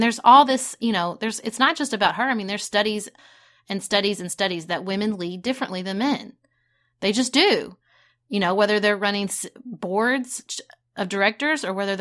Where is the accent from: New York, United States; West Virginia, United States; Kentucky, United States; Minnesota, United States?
Kentucky, United States; Paducah; When I was growing up in Paducah, we had a female mayor.